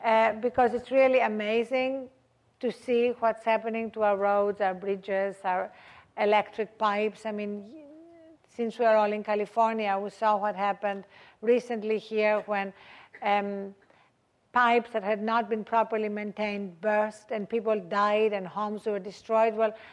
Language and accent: English; Athens, Attica, Greece; As I was growing up in Athens, Greece